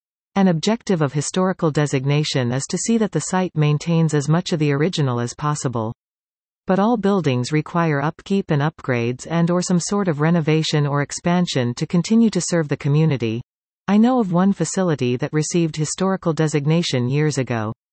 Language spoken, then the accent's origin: English; Canada; Almost forgot to take time to gloat as a Canadian.